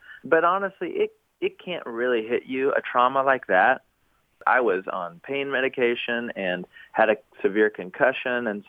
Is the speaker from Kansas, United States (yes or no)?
no; Knoxville, Tennessee, United States; And it was in my hometown of Knoxville, Tennessee.